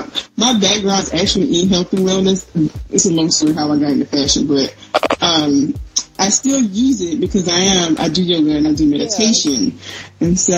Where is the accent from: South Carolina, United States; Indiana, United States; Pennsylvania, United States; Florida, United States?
South Carolina, United States; now in Brooklyn, United States; I'm a transplant in Brooklyn. I'm actually from South Carolina.